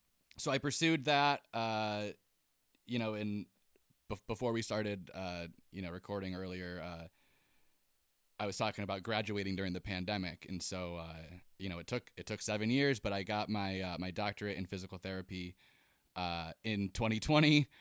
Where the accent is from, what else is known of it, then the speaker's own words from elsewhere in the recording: New York, United States; So I grew up in Western New York to start off, super rural, like super small area